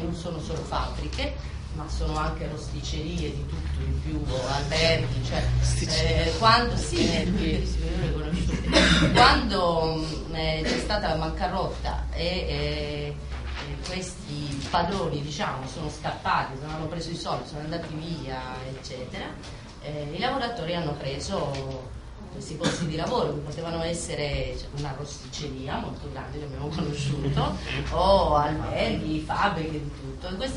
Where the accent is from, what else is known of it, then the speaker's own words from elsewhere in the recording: Argentina; Ho premesso, sono argentina.